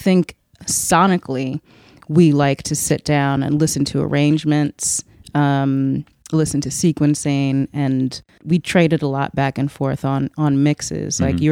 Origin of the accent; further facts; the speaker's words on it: New York, United States; Sometimes I think you forget that I am from New York.